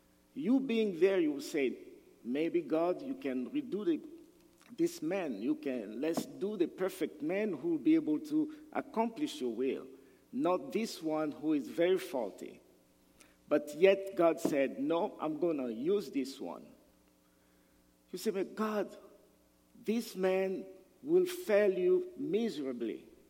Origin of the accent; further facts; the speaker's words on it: DR Congo; moved away as an adult; also born or lived in Moscow, Russia; We came from Moscow, Russia. And of course, you're going to ask yourself, there are no black people in Russia. But I came from the Democratic Republic of the Congo, and I went to Russia to study.